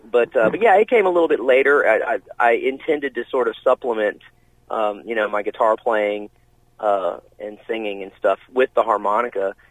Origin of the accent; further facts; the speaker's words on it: Galveston, Texas, United States; now in Houston, United States; I'm from Galveston originally, which is down on the coast of Texas. The Houston's only 50 miles up, you know, the coast, and that's where I've been living for the last 20 something years.